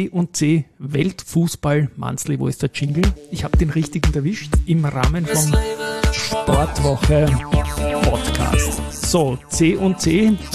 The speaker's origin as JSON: {"language": "German", "country": "Austria", "said": "als Österreicher"}